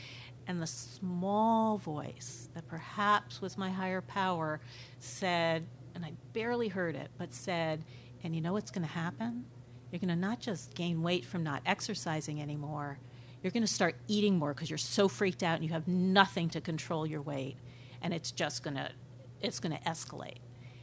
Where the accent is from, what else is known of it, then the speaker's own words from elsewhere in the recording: Oakland, California, United States; I'm from Oakland, California, and really grateful for this opportunity to share on something that's really important to me.